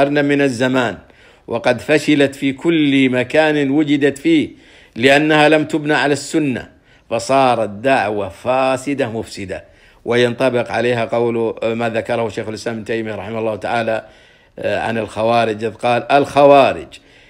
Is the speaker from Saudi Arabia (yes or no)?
yes; Saudi Arabia; زعزعة الثقة في أهل العلم وولاة الأمر في بلادنا السعودية